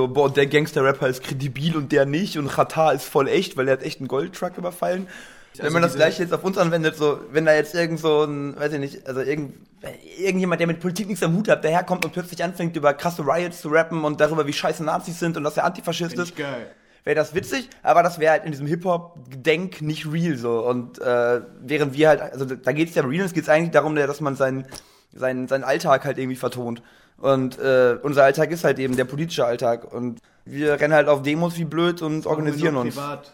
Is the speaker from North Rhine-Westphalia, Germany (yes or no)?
yes; Dortmund, North Rhine-Westphalia, Germany; wir sind alle in Dortmund aufgewachsen, haben hier viel Zeit verbracht